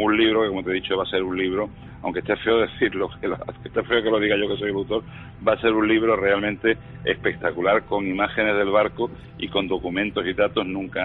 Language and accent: Spanish; Spain; que somos españoles y somos cabezotas